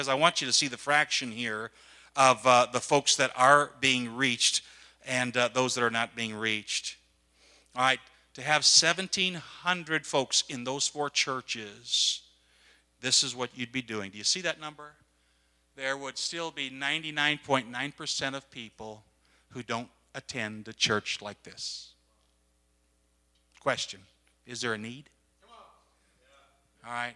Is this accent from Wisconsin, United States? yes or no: yes; Wisconsin, United States; I was raised in Wisconsin, cow country, cheese country.